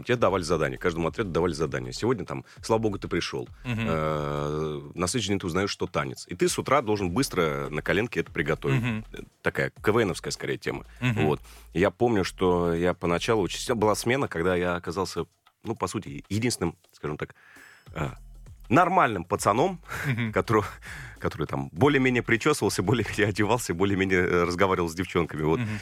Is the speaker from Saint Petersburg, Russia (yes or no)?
no; Moscow, Russia; born there; родился в Москве, как раз в Останкино родился.